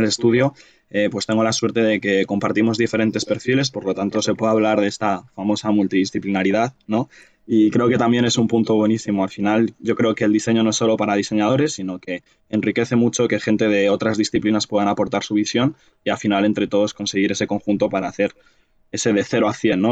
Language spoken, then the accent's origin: Spanish; Madrid, Community of Madrid, Spain; also born or lived in Milan, Italy; yo soy diseñador industrial de Madrid, aunque también estuve viviendo en Milán hasta hace no mucho. Volví a España este último año, este 2020